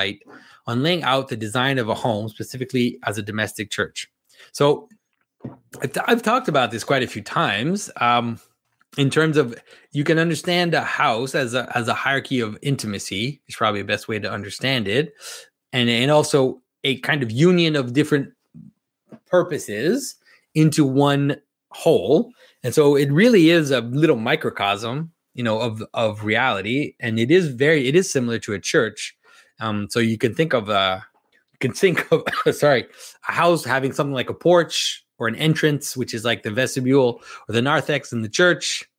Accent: Canada; Because I was I'm French Canadian, and so I did consider Catholicism before becoming Orthodox.

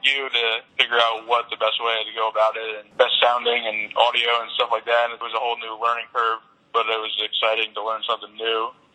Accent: West Haven, Connecticut, United States; And then I just told him I was from West Haven, got him to wear it.

